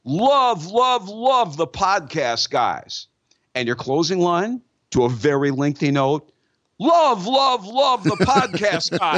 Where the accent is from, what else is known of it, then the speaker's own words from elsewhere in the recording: Grosse Pointe, Michigan, United States; We grew up together in Grosse Pointe at the same time.